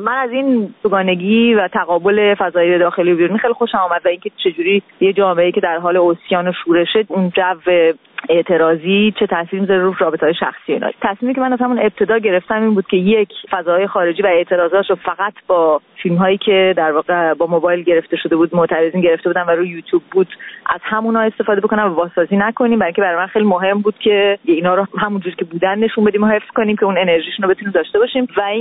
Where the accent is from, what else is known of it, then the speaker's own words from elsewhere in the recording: Iran; moved away as an adult; من درست همون هفته قبل از انتخابات من از ایران اومدم بیرون